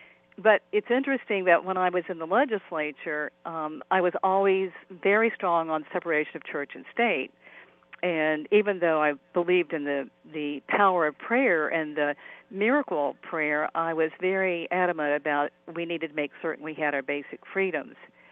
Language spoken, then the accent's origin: English; West Virginia, United States; I grew up on Buzzard Rock Mountain, which is a northern part of Kanawha County, where the capital city is basically in that particular county.